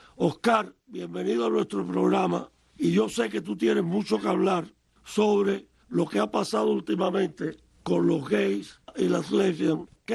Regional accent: Matanzas, Cuba; also born or lived in Miami, United States; Yo me siento orgulloso que diga eso, porque yo soy de Matanzas y de Miami.

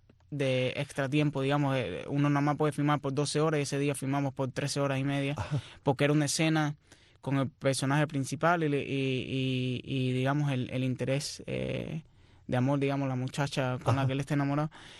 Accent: Cuba; moved away as an adult; now in New York, United States; Cuando yo fui a la escuela de cine en Nueva York, cuando llegué de Cuba en el 2009

